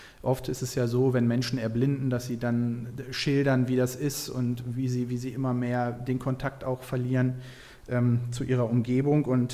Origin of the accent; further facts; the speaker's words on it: Braunschweig, Lower Saxony, Germany; hast du schon gesagt gerade, und ich bin aus Braunschweig, aus der Friedenskirche